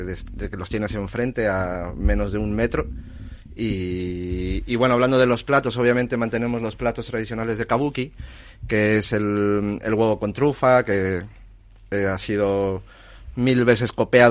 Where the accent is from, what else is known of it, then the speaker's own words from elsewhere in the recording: Mexico; yo que soy mexicano, para mí está siendo bastante fácil y sencillo. Conozco esto desde pequeño